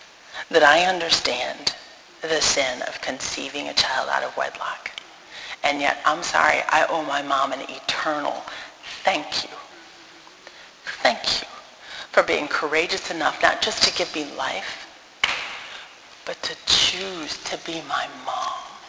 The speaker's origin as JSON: {"language": "English", "town": "Ann Arbor", "region": "Michigan", "country": "United States", "tie": "born or raised there", "said": "We knew nothing about Michigan other than I grew up in Ann Arbor."}